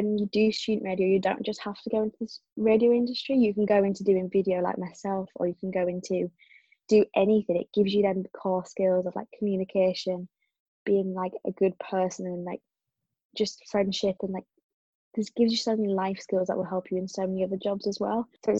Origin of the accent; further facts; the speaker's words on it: Carlisle, North West England, United Kingdom; because I'm originally from Carlisle, like I would never have thought I would be friends with these people